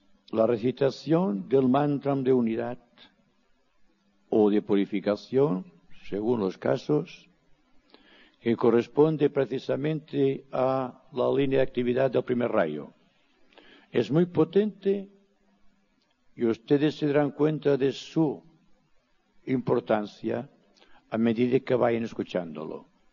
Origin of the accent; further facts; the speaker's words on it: Spain; first language Catalan; Spanish is a second language; yo pronunciaré en catalán, que es mi lengua materna, unos mantras.